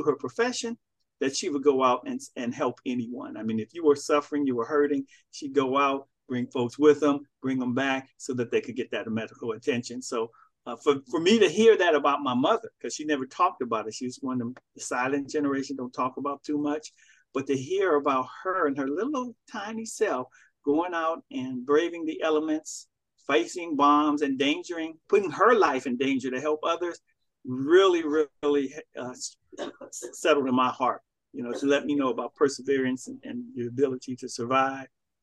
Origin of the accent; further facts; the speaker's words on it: Los Angeles, California, United States; I may have saw a lot of that when growing up in Los Angeles, after they moved from St. Louis to Los Angeles